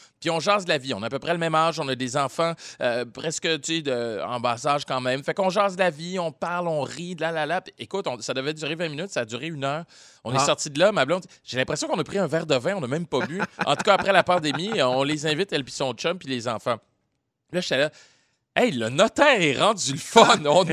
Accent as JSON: {"language": "French", "town": "Montreal", "region": "Quebec", "country": "Canada", "said": "Je suis vraiment un gars de Montréal. Je suis parti de Montréal. Je suis revenu parce que je me suis rendu compte à quel point la ville, c'était chez nous."}